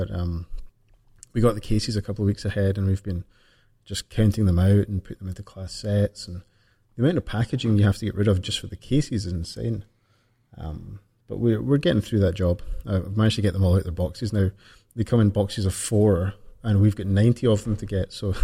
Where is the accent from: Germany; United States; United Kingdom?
United Kingdom; Scotland; I couldn't possibly comment. I'm Scottish.